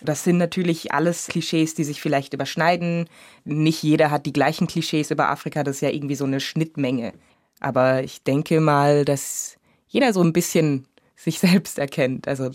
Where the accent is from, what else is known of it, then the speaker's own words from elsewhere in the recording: Munich, Bavaria, Germany; mir wird dann auch die Möglichkeit genommen zu sagen, wo ich herkomme, nämlich aus München